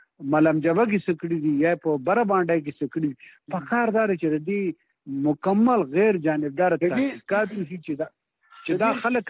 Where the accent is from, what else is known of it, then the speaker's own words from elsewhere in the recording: Buner, Khyber Pakhtunkhwa, Pakistan; زه د بونیر اوسېدونکی یم